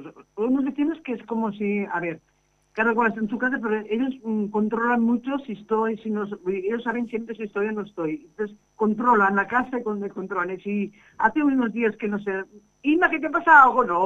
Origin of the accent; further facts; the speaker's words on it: Camarasa, Catalonia, Spain; A Camarasa, que es mi pueblo, pero pasa una cosa, allá te tienes que limitar, o sea, tienes que tener coche para ir